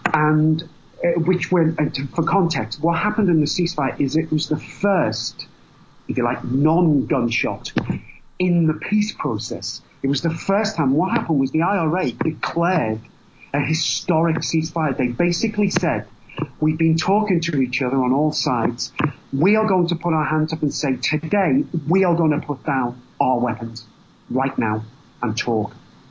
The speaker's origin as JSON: {"language": "English", "region": "England", "country": "United Kingdom", "said": "We as four English boys with Irish blood, incredibly naive."}